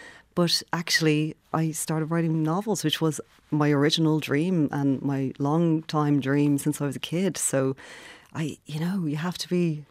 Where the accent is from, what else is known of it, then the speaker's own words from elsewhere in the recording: Dublin, Leinster, Ireland; I'm from Dublin. I'm of Dublin. I had lived in Dublin my whole life. everybody I knew was here. And I went to Galway to be with my husband